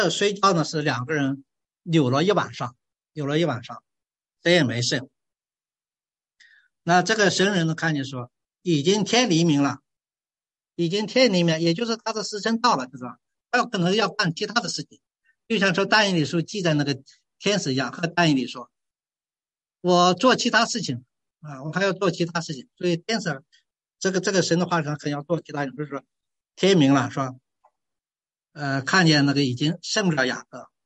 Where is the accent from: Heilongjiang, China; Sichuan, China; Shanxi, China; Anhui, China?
Shanxi, China; accent: Shanxi; 当然我们这个尤其我这山西口音念这个念的不是那么邪了